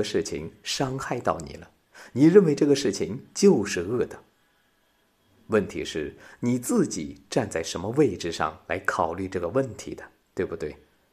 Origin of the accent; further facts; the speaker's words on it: China; 这就是符合我们中国人讲的叫中庸之道。